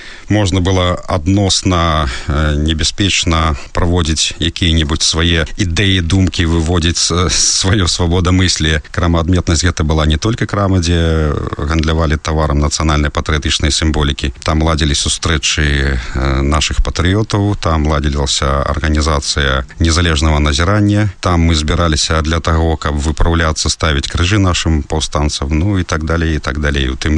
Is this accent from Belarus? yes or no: yes; Belarus; а ми ті білоруси, які хочемо жити в нашій білоруській Білорусі.